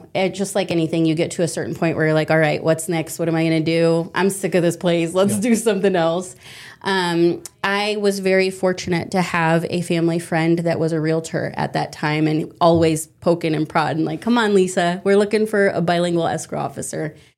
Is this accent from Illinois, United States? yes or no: no; Omaha, Nebraska, United States; So I am born and raised here in Omaha. My parents are both from Mexico. Came here at a young age. So my dad is from Durango and my mom is from Guanajuato.